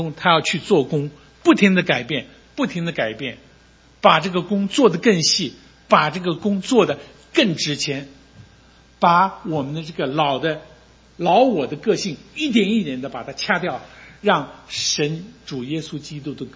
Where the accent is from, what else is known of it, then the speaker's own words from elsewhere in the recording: Taiwan; 我告诉你，我们小的时候，我是台湾长大啊，台湾长大的